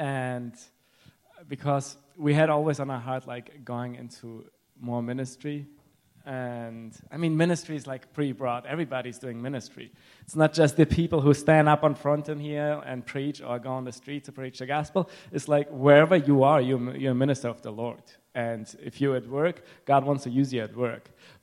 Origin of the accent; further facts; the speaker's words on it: Germany; English is a second language; also born or lived in Ukraine; now in United States; If you wonder why I have an accent, it's because I'm a citizen of heaven. But I was born in Ukraine, grew up in Germany, and got married to an American lady. So that brought me over here.